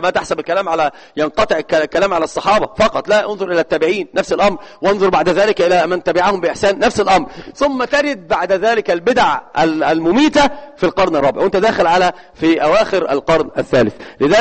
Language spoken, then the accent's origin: Arabic; Egypt; والمثل عندنا في مصر يقول سل مجرب ولا تسأل إيش طبيب.